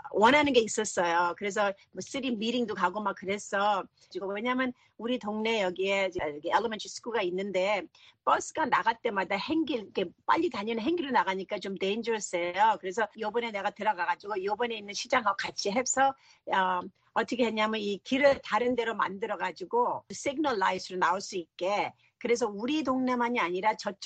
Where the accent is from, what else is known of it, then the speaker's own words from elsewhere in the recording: South Korea; 한국이 나의 고향이고 우리 엄마가 한국피가 제가 한국피가 있기 때문에 그래서 저는 겉은 한국 사람 아니지만 속은 더 한국 그 풍습이 더 있어요 저한테는.